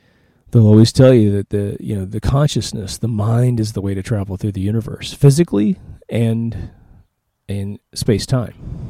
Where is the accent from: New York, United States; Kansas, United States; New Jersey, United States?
Kansas, United States; I grew up in Kansas. I grew up in a town that was at least, and beautifully so, like 50 years behind everybody else in terms of architecture and what have you.